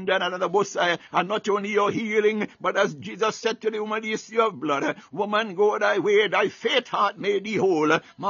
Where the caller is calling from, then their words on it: Baltimore, Maryland, United States; I'm speaking from Baltimore, Maryland.